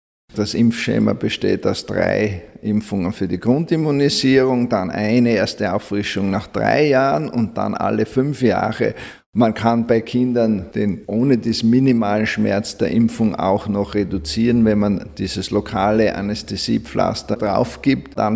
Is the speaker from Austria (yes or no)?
yes; Styria, Austria; Und mir tut es als Steirer besonders leid